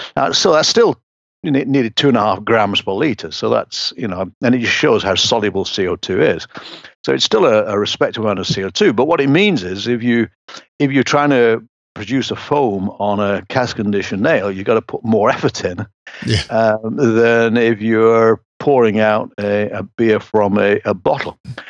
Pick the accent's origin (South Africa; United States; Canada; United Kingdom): United Kingdom; England; And being English, I like my full pint